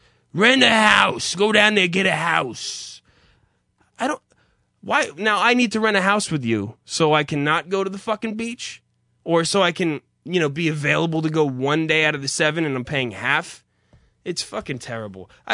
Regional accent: New Jersey, United States; So I'm a man from New Jersey. And as I've stressed to you, the summertime is upon us. And being from New Jersey, the thing to do, apparently, the be-all, end-all of summertime living is the Jersey Shore, apparently.

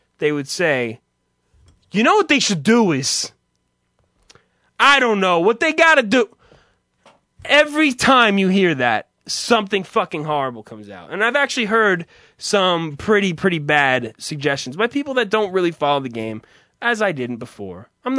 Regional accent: United States; I'm an American person. I probably shouldn't be as interested in this now as I am.

